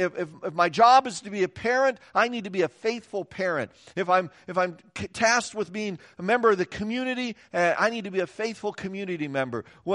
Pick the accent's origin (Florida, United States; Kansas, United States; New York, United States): Kansas, United States; Remember, I'm from Kansas. We don't ski.